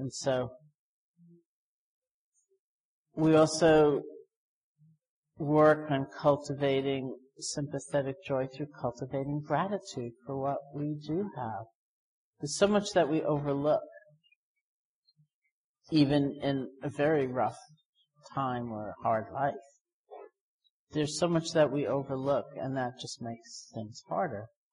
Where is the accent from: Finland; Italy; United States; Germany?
United States; New York; in terms of my personal family and cultural conditioning, I am a New Yorker